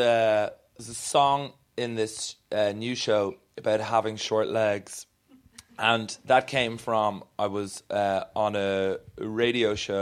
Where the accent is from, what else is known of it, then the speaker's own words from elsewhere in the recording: Ireland; I am Irish, so with any laugh, there's normally 6 hours of crying that accompanies it.